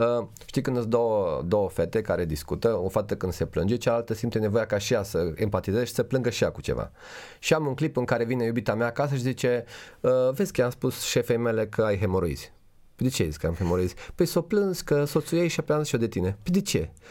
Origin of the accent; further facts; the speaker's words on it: Romania; noi ca și români cred că suntem foarte empatici, știi? De-aia cred că există multă corupție în România